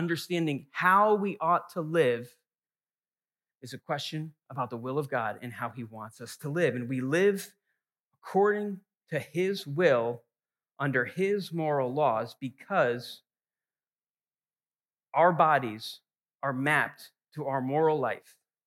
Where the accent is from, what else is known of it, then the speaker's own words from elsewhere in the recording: New England, United States; I grew up in New England, and so we went to games in Boston